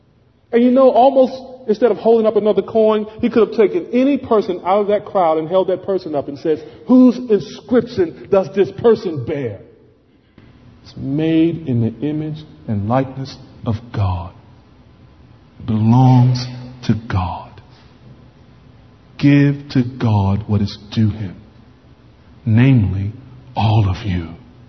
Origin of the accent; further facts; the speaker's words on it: United States; Now, as an American, I understand you can fight just wars about unfair taxation, you know.